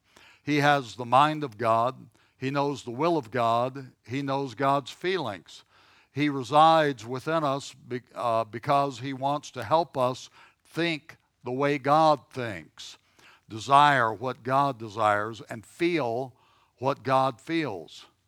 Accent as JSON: {"language": "English", "region": "the South", "country": "United States", "tie": "born or raised there", "said": "I grew up in the South, and we had cold winters"}